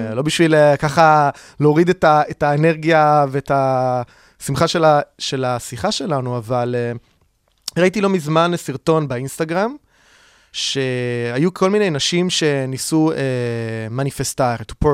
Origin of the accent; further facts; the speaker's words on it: Milan, Lombardy, Italy; היינו כן, אני חושב, מאוד מחוברים לכל סוגי האנשים שיש בחברה המילנזית